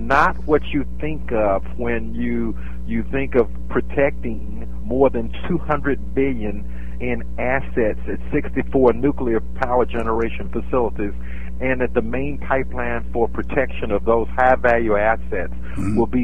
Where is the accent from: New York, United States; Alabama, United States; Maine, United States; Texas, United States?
Alabama, United States; now in Birmingham, United States; But I'm from Alabama. I've lived in other places, but I'm from Alabama. I grew up on Alabama State University's campus.